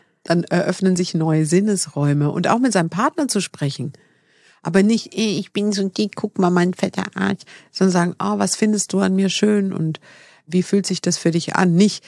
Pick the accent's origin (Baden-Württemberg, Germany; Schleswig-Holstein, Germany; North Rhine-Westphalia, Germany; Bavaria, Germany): Bavaria, Germany; ich komme aus Bayern, deswegen sagen wir Fasching